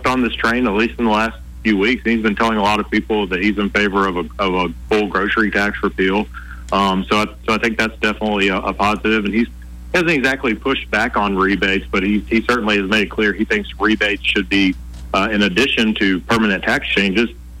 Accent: Montgomery, Alabama, United States; And, you know, I'm from Montgomery.

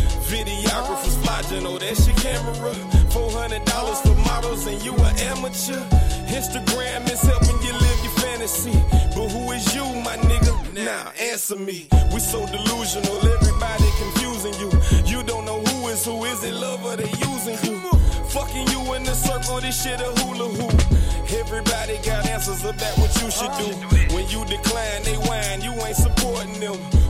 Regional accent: Nashville, Tennessee, United States; you know we're originally from Nashville.

